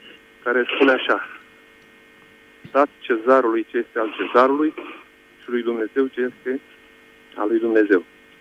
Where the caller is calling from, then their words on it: France; și sunt din Franța.